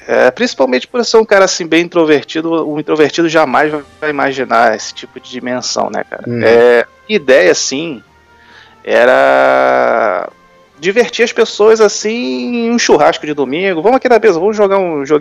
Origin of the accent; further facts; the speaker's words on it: Rio de Janeiro, Brazil; eu sou do Rio de Janeiro.